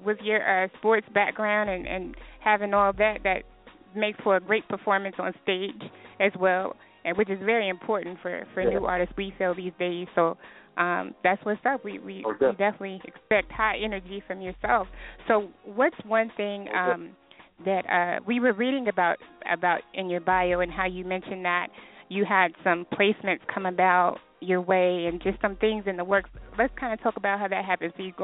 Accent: Texas, United States; I'm from Texas, so that's right next door.

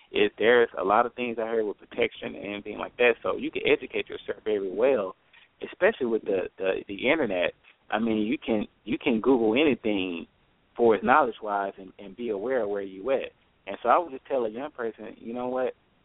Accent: the South, United States; people, you know, the way we talk, you know, we're from the South.

